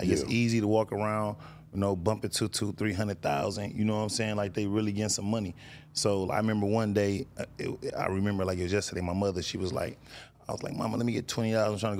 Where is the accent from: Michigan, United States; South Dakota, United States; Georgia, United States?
Michigan, United States; Grand Rapids; born there; So I was born in Grand Rapids, Michigan.